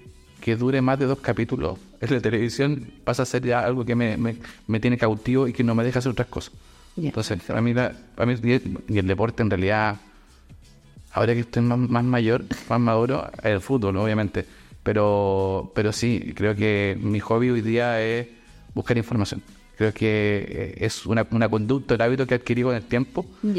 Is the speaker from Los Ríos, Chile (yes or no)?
no; Castro, Los Lagos, Chile; born there; Castro. Chiloé.